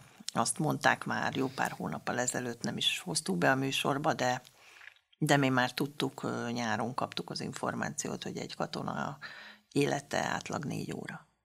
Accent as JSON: {"language": "Hungarian", "country": "Hungary", "said": "arra is, hogy én is magyar vagyok, mint ők"}